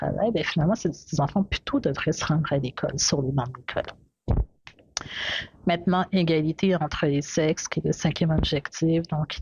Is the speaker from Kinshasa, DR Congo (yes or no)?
yes; Kinshasa, DR Congo; Je viens de RDC, du Congo, Kinshasa, et puis ben, c'est ça.